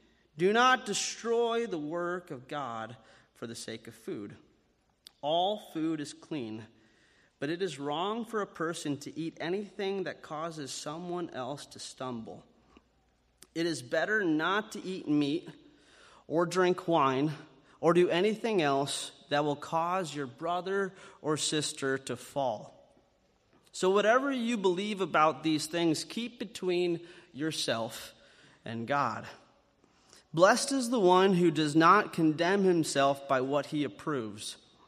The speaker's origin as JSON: {"language": "English", "region": "Iowa", "country": "United States", "tie": "born or raised there", "said": "So I grew up in Northwest Iowa, like many of you know."}